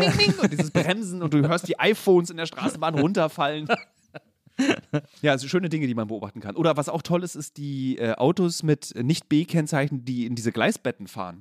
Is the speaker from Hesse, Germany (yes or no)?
no; Berlin, Germany; du bist ja als Berliner gewöhnt, im Radius von 5 Minuten deiner Schule zur Schule zu gehen.